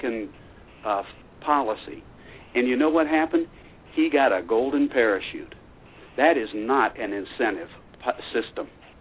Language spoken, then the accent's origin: English; Wooster, Ohio, United States; I'm from Worcester, Ohio, which was the home of Rubbermaid